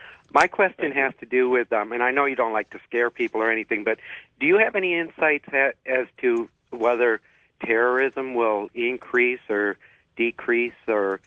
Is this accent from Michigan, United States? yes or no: yes; Pontiac, Michigan, United States; now in Lansing, United States; I grew up in Pontiac, by the way.